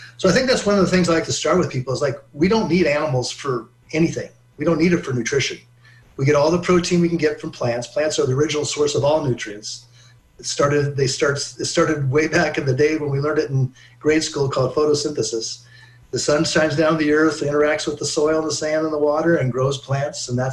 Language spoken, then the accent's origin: English; Colorado, United States; I grew up in Colorado. My mom was a great cook, and I love my meat.